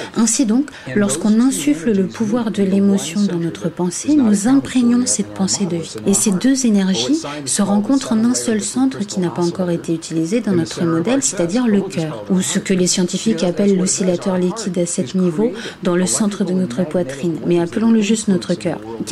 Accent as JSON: {"language": "French", "town": "Kansas City", "region": "Missouri", "country": "United States", "tie": "born or raised there", "said": "j'ai été élevé dans une communauté relativement conservatrice dans le Midwest. Je suis né dans le Missouri, Kansas City, Missouri."}